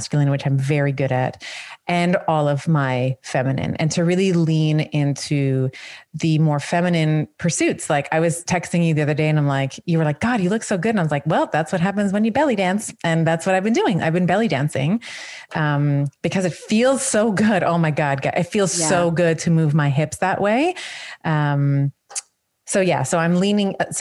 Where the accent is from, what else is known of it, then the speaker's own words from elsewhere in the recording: Canada; But as a Canadian, it ships from the States and I pay duties on it and whatever, whatever.